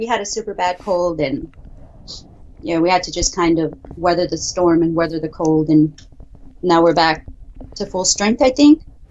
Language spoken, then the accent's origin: English; Texas, United States; Don't talk about fences. I'm from Texas.